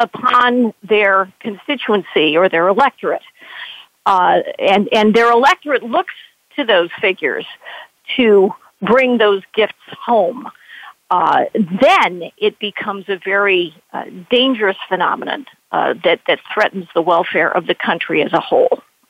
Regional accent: Munster, Indiana, United States; I was blessed in my hometown of Munster, Indiana, to have a great education in that.

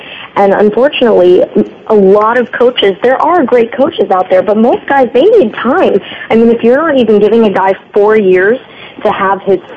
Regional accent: California, United States; I'm from Southern California.

